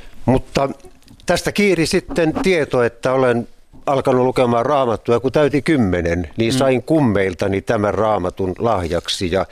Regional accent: Ylistaro, South Ostrobothnia, Finland; Mä olen syntyisin perinteistä suomalaista körttikodista Ylistaron Untamalan kylältä Etelä-Pohjanmaalta.

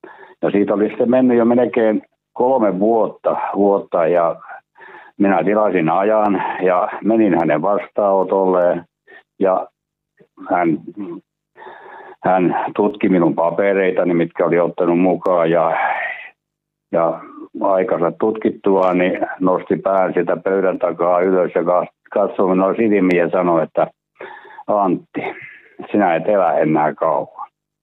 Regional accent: South Ostrobothnia, Finland; olen syntynyt Etelä-Pohjanmaalla ja minun äiti kuului helluntaiseurakuntaan, tätit kuului helluntaiseurakuntaan, eno

